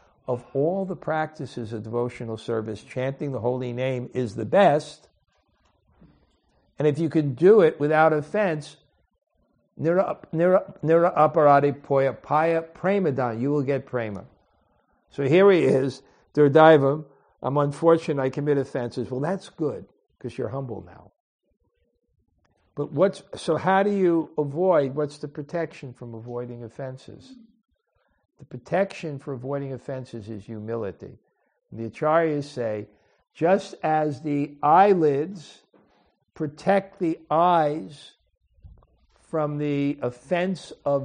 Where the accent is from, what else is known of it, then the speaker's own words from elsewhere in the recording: Vrindavan, Uttar Pradesh, India; You know, when I grew up in Vrindavan and Krishna conscious, I was fortunate that many of Prabhupada's godbrothers were still alive.